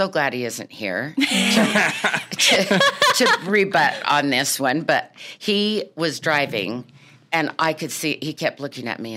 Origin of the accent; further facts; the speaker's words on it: Burbank, California, United States; born there; Okay, I was born in Burbank, California. Lived there 5 years, but we went to the ocean every day of my life.